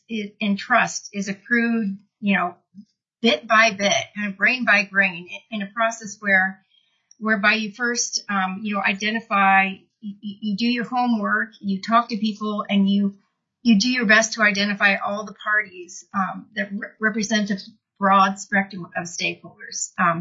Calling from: Minneapolis, Minnesota, United States; I am calling from Minneapolis, Minnesota.

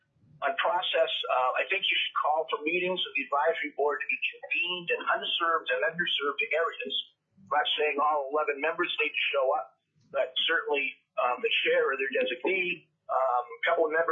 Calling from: Bethel, Alaska, United States; I'm calling from Bethel.

